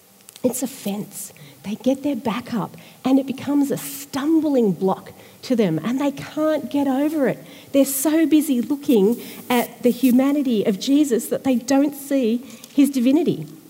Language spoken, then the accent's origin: English; Australia; as somebody who is a subject, if I can use that term as an Australian, subject of Queen Elizabeth